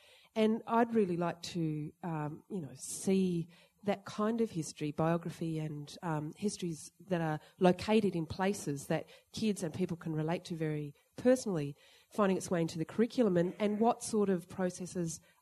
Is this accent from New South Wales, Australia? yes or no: no; Healesville, Victoria, Australia; I'm a Melburnian and I grew up near Healesville and knew nothing about my own history of my own place